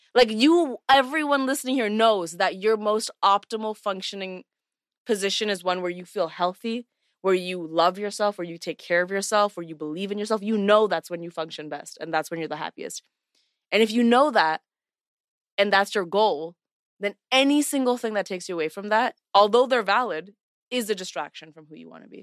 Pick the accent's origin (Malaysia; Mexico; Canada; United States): Canada; I'm Canadian.